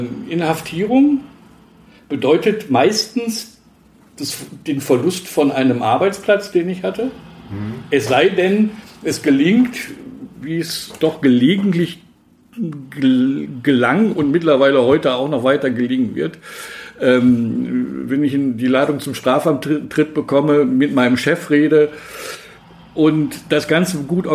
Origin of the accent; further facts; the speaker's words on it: Moers, North Rhine-Westphalia, Germany; Ich selbst als kleines Kind in Moers am Niederrhein aufgewachsen